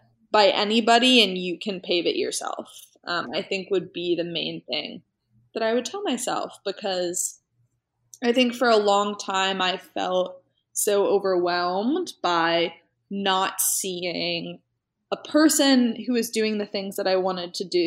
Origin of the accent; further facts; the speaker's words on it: the South, United States; there's what people that I grew up with here in the South think. Southerners, like white Christian Republican, kind of that demographic